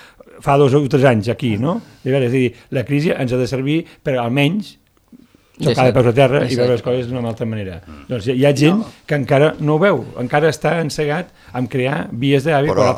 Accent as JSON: {"language": "Catalan", "region": "Catalonia", "country": "Spain", "said": "És que a més som catalans, a més, no?"}